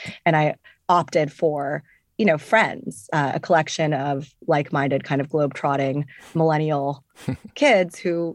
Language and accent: English; Pakistan; also born or lived in Indonesia / Sudan; So I spent my formative years abroad in Indonesia and in Sudan. I'm Pakistani.